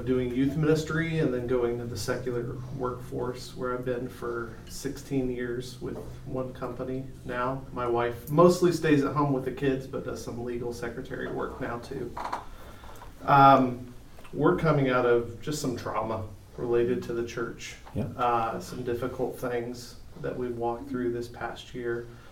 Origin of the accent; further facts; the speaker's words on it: Indianapolis, Indiana, United States; My wife grew up there. I grew up in Indianapolis.